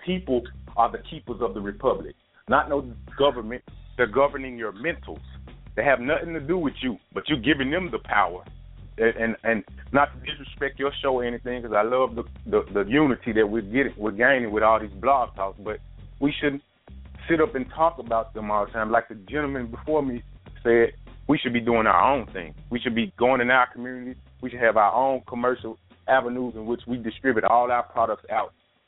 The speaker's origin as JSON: {"language": "English", "town": "Memphis", "region": "Tennessee", "country": "United States", "said": "I'm from Memphis, Tennessee."}